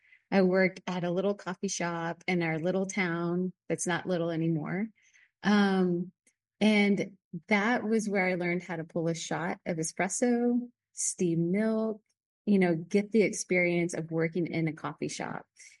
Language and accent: English; Texas, United States; moved away as an adult; After college, I moved to California. So that was in Texas. I grew up in Texas.